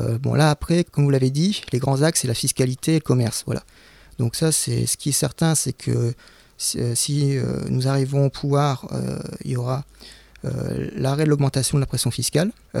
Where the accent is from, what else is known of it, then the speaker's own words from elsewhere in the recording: Arras, Hauts-de-France, France; Moi, je suis natif d'Arras, hein